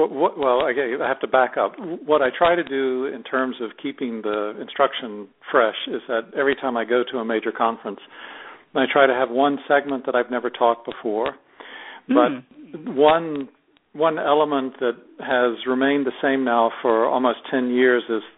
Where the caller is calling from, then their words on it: England, United Kingdom; I'm actually calling from England for this.